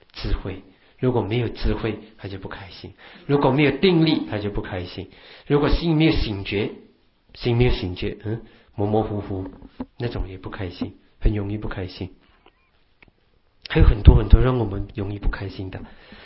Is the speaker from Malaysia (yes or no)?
yes; Malaysia; 马来西亚的孩子呢，我从马来西亚来